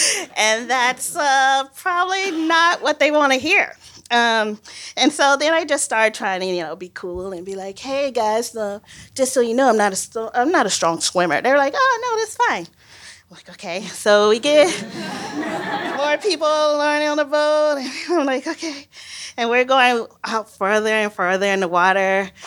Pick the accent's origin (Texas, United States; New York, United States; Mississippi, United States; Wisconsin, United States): Mississippi, United States; I'm from Mississippi, guys, sorry.